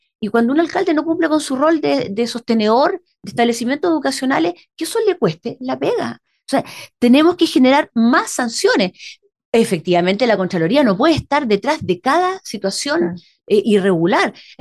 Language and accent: Spanish; Los Lagos, Chile; Estamos viendo en Chiloé, yo que soy chilota